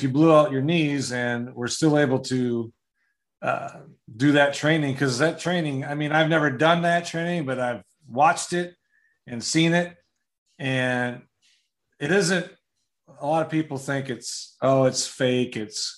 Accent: Wisconsin, United States; I'm from Wisconsin.

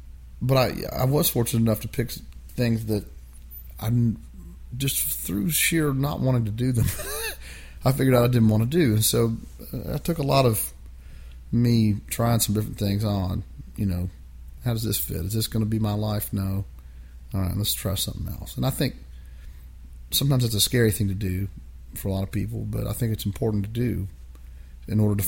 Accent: Kentucky, United States; In Kentucky, but okay, not in my hometown, in a different town.

